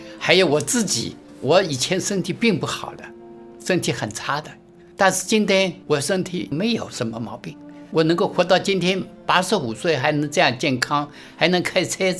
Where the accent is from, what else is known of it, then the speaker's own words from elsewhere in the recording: Hong Kong; 因为我是香港来的，我看到香港很多有钱的人家里都不平安